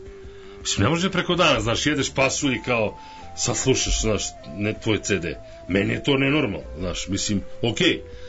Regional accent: Belgrade, Serbia; Ja sam sa Zvezdare, a tamo to se ne priča tako.

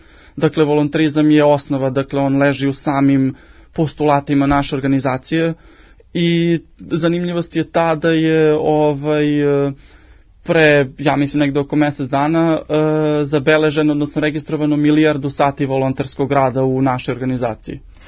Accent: Zaječar, Zaječar District, Serbia; moj kraj, moja istočna Srbija, tu okolina Zaječara, ja sam konkretno iz Zaječara

